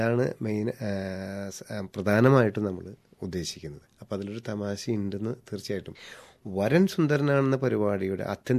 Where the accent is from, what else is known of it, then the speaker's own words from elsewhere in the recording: Thrissur, Kerala, India; ഞാൻ തൃശ്ശൂർക്കാരനാണ് ബേസിക്കലി. നമ്മൾ തൃശ്ശൂർ പൂരപ്പറമ്പിൽ വന്നിരിക്കുമ്പോൾ